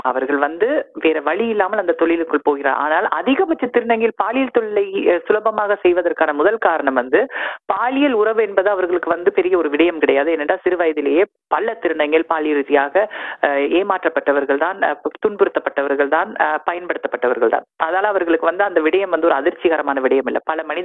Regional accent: Sri Lanka; நீங்க எந்த நாடுன்னு கேட்பாங்க, நான் ஸ்ரீலங்கான்னு சொல்லுவேன், ஸ்ரீலங்கா பெண்கள் எல்லாம் கட்டியா இருப்பாங்க

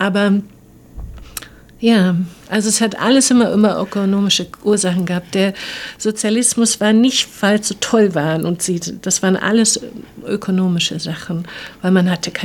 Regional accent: Berlin, Germany; ich komme aus Mitte. Ich habe fast 30 Jahre in Mitte gewohnt und da bin ich geboren, da bin ich aufgewachsen. Ich komme aus Berlin-Mitte.

